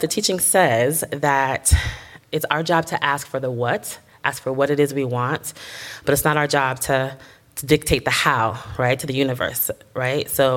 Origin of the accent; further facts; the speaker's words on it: Miami, Florida, United States; I was raised actually in New Thought in Miami.